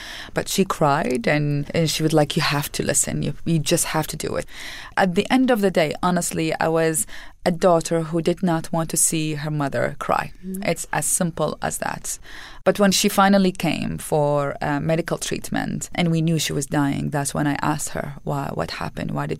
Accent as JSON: {"language": "English", "country": "Iraq", "tie": "born or raised there", "said": "Oh, well, like as any child and teenager, I went through a whole series of dreams from wanting to be a pilot to wanting to be an architect."}